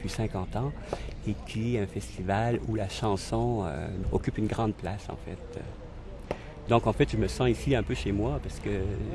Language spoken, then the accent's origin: French; Acadia, Canada; faire chez nous en Acadie un atelier